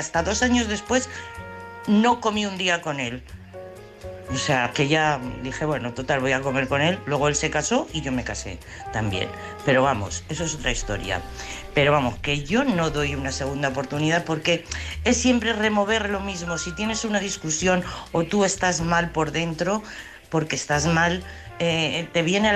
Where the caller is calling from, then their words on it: Madrid, Community of Madrid, Spain; de Madrid.